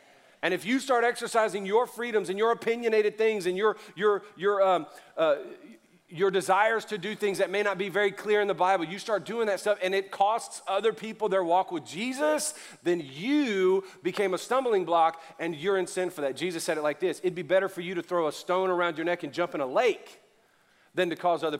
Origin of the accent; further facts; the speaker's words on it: Louisiana, United States; I'm Cajun, I'm Southern, I'm a dude, and I'm getting a little chunky.